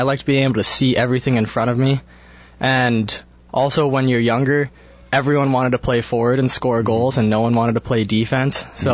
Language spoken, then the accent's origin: English; California, United States; Yeah, growing up in California, there's not much hockey, especially in the northern part